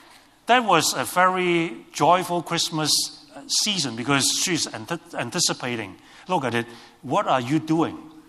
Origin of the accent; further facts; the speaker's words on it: Hong Kong; English is a second language; And so I still remember in the early 70s, we grew up in Hong Kong.